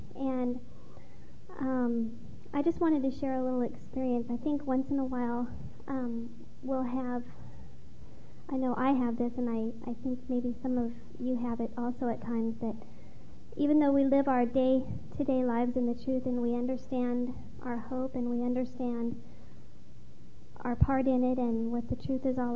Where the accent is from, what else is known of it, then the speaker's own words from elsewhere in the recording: Sacramento, California, United States; I'll go next. … from Sacramento.